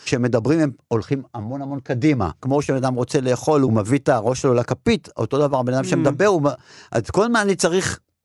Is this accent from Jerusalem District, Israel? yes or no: yes; Jerusalem, Jerusalem District, Israel; גדלתי בירושלים, שירושלים הייתה בעיניי אז כמו מושב. היו שכונות של בתים